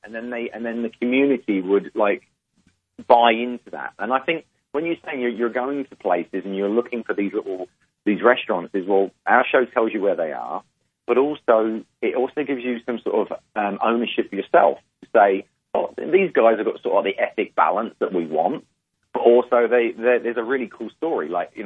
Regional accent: England, United Kingdom; accent: English; also born or lived in New York; Well, my canny accent is from England. I'm from the UK originally.

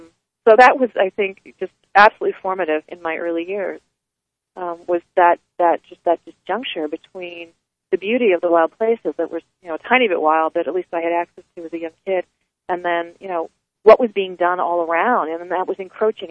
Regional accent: Pennsylvania, United States; I grew up outside of Philadelphia, and we would make journeys north to go see my grandmother in Connecticut.

